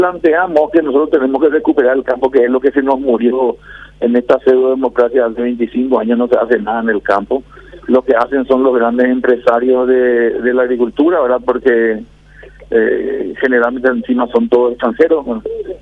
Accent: Asunción, Paraguay; born there; yo tengo 56 años, yo nací en Asunción, hoy estoy radicado en Andaria, hace 26 años estoy por el Alto Paraná trabajando, ya estoy jubilado

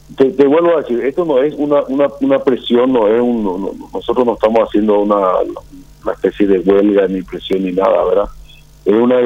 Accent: Paraguay; Yo soy ciudadano del Paraguay, la ley me ampara, la constitución me ampara.

